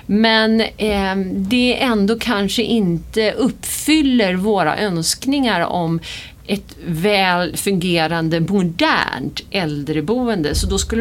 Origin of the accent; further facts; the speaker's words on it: Tyresö, Stockholm County, Sweden; och är Tyresöbo. Jag är uppvuxen i Tyresö, född och uppvuxen här. Mamma och pappa flyttade hit när det var nybyggt och jag var på G så att säga.